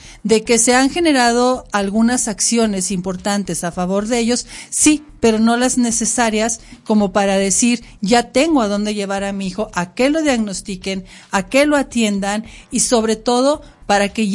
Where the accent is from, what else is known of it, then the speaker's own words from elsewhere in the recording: Durango, Mexico; born there; yo soy una mujer duranguense, orgullosamente duranguense, nacida aquí en Durango capital.